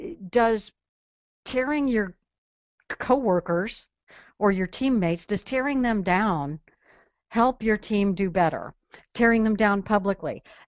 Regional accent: Texas, United States; Because we're arrogant, that's just how we are. I'm Texan, that's the way it works.

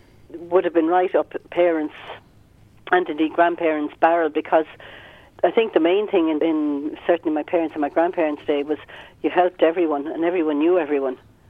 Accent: Dublin, Leinster, Ireland; I mean, you know, when I was growing up in Clontarfna, my father was Oxman Town Road around that area, Cowtown as they call it.

